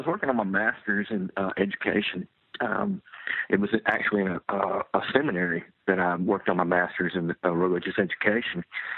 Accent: Buzzard Roost, Arkansas, United States; And yes, a lot of people love to hear the fact that I'm from Buzzard Roost, Arkansas. And if you don't know where that is, it's between Cottonwood and Snake Island.

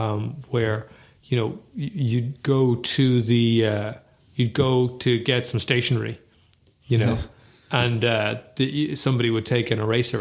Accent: Ireland; I mean, we are Irish, right? We are definitely the winners

